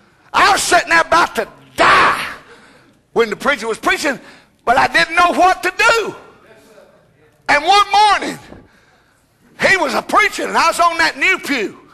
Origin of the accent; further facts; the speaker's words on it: Bryson City, North Carolina, United States; I'm from Bryson City.